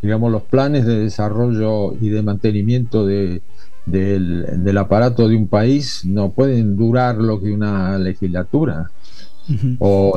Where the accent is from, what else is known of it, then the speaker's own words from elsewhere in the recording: Buenos Aires, Argentina; el oeste de la ciudad, de donde yo soy, la Plaza de Flores, y de ahí para el oeste, Floreste y Liniers.